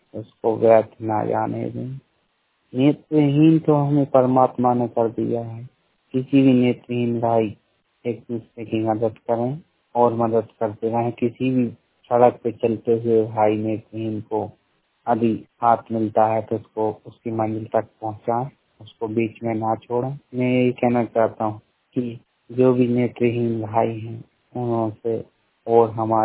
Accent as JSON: {"language": "Hindi", "town": "Bhopal", "region": "Madhya Pradesh", "country": "India", "said": "मध्य प्रदेश राजधानी भोपाल का रहने वाला हूँ।"}